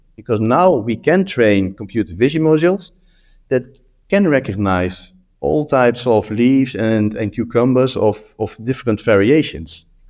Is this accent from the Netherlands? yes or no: yes; Netherlands; English is a second language; I'm from the Netherlands